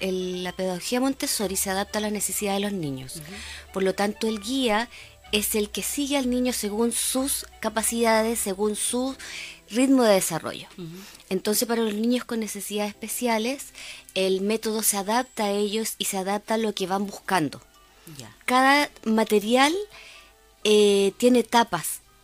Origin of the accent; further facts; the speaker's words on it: Santiago, Santiago Metropolitan, Chile; now in La Serena, Chile; Vengo de Santiago, estoy acá hace 2 años y medio